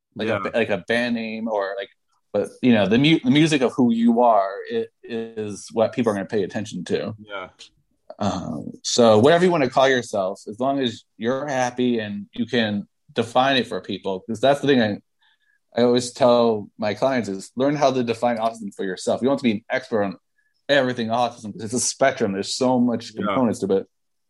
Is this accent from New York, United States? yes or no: yes; New York City, New York, United States; and I'm from New York City, like, you think you're strange? Like, you should spend a week in my own neighborhood.